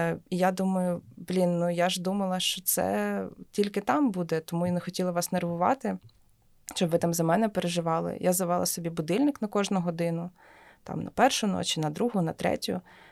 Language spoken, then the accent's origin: Ukrainian; Kyiv, Kyiv City, Ukraine; коли ми під'їжджали до Києва, люди навпаки з Києва виїжджають. А я їду і думаю, блін, типу, це моє рідне місто